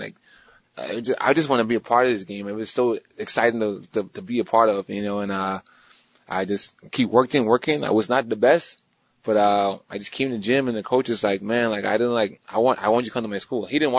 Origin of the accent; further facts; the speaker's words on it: Bahamas; now in United States; I come from the Bahamas straight to Wichita, Kansas.